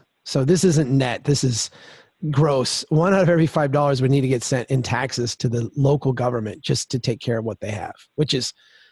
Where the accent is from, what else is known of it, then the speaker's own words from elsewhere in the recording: Minnesota, United States; So I'm a Minnesotan, and, you know, there's a little bit of a cultural gap there.